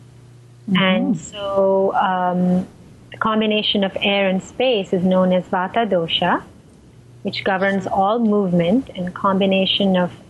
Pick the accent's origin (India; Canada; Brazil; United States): India; moved away as an adult; I was born in India and I lived in India till I was 21. And when I look back, I feel very blessed to have been raised in that culture